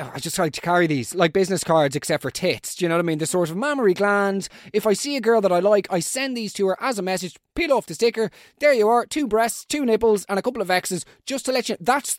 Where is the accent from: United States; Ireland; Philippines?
Ireland; as Irish people, let's be honest, we are fairly well versed in shoving things under the carpet.